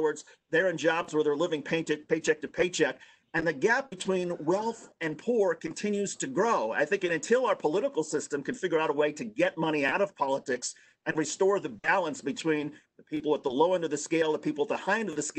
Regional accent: Indiana, United States; in my hometown in Indiana

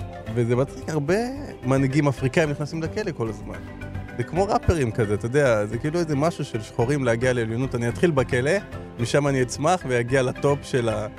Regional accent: Ashdod, Southern District, Israel; אני מהדרום של הארץ, אני מאשדוד.

